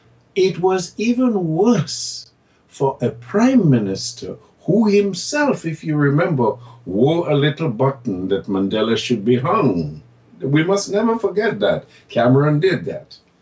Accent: London, United Kingdom; Where are you from? He said. I said, London.

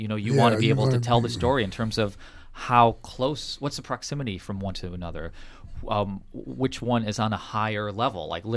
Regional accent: Waterbury, Connecticut, United States; I recognize my hometown of Waterbury, Connecticut in here.

